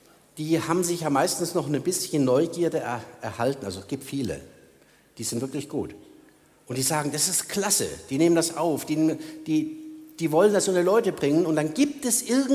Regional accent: Germany; Also ja, gut, ich bin ja auch Deutscher.

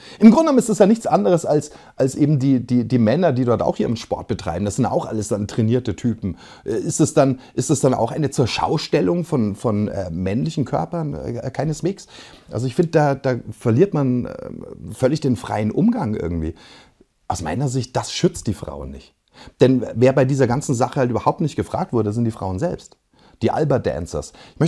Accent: Bavaria, Germany; ich weiß, ich komme aus Bayern und hat sich diese Debatte bis in die 70er, 80er reingezogen.

